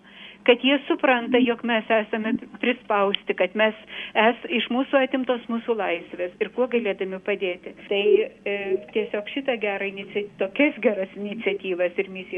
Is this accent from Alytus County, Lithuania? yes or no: yes; Druskininkai, Alytus County, Lithuania; Mes, bent jau aš, gimiau okupuotoje Lietuvoje. Ir labai gerai prisimenu laikus, kaip reikėdavo slėptis už močiutės nugaros, einant į bažnyčią mano gimtuose Druskininkuose